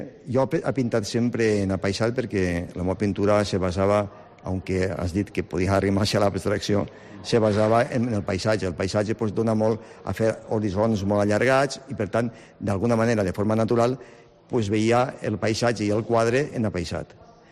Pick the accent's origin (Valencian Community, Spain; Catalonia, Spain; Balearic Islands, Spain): Valencian Community, Spain; Vila-real; Entonces jo soc de Vila-real, òbviament, i me trobo molt a gust ací a Vila-real